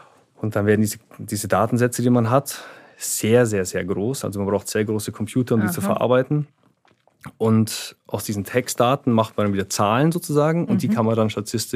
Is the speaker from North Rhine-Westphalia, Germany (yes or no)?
no; Munich, Bavaria, Germany; Und bin dann in meine Heimatstadt München zurückgekehrt.